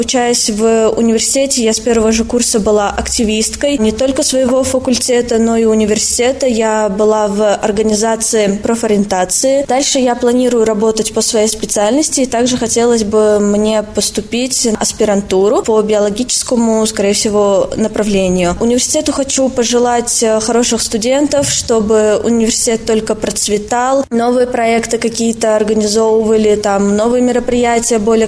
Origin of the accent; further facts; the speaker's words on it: Tashkent, Uzbekistan; now in Russia; я приехала из Узбекистана, города Ташкента.